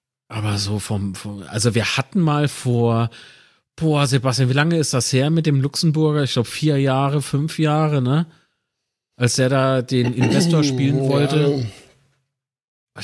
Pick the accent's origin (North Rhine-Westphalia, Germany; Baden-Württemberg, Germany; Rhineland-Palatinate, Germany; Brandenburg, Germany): Rhineland-Palatinate, Germany; Kaiserslautern; also born or lived in Zweibrücken; Ich bin in Zweibrücken geboren, das ist ein Kaff in Rheinland-Pfalz. Bin aber gefühlt groß geworden in Kaiserslautern, weil man da halt seine Jugendzeit dort verbracht hat